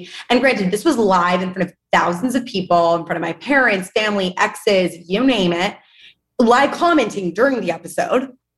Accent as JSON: {"language": "English", "town": "New York City", "region": "New York", "country": "United States", "tie": "born or raised there", "said": "I grew up like born and raised in New York City. My mom is an immigrant from Argentina."}